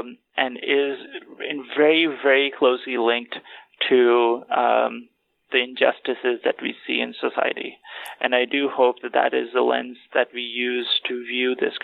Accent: Pakistan; So, I'm originally from Pakistan

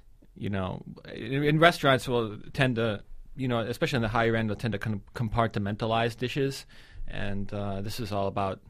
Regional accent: United States; I'm American.

